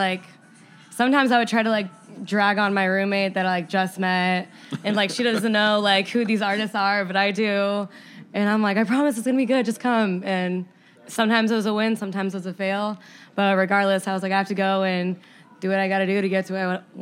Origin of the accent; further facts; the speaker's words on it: Indiana, United States; now in Chicago, United States; So that was like my big major step, was moving to Chicago to like get internships